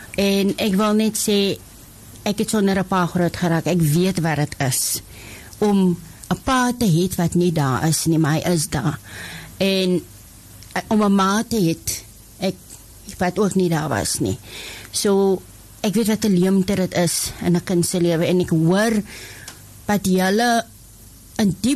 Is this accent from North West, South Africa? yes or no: yes; Rustenburg, North West, South Africa; ek is van Rustenburg in Noordwes